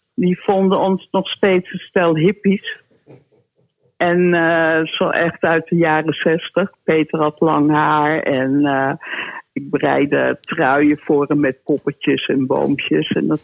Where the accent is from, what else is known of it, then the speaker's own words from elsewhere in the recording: Amsterdam, North Holland, Netherlands; now in Utrecht, Netherlands; Wij komen oorspronkelijk uit Amsterdam. Mm-hmm. Dus dat was wel een hele grote overstap van Amsterdam naar Utrecht.